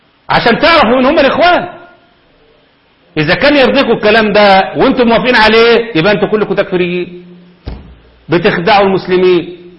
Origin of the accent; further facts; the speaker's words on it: Egypt; الان يعني هنا عندنا في مصر